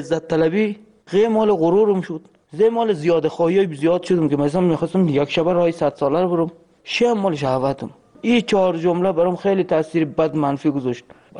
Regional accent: Afghanistan; moved away

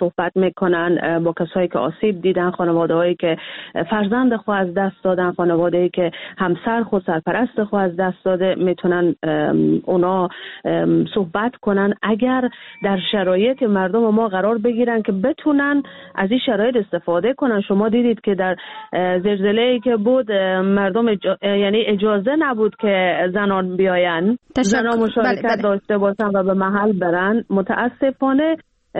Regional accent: Iran; born there; من در ایران متولد شدم

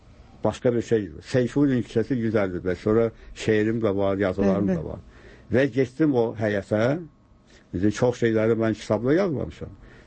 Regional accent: Bülbülə, Baku, Azerbaijan; mən bülbüləli balasıyam. Bakıdan gəlmişəm, səni axtarıram.

